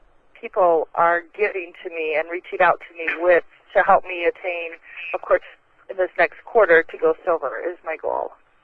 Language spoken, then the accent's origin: English; Michigan, United States; I'm from Michigan, and I am a massage therapist by trade, and I also drive a school bus.